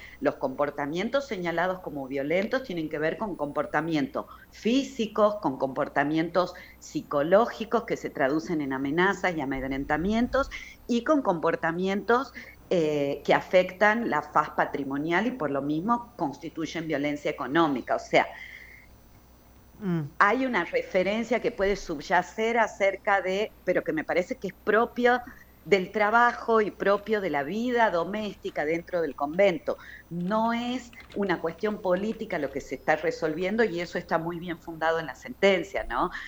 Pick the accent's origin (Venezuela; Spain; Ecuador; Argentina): Argentina; Tucumán; yo soy de Tucumán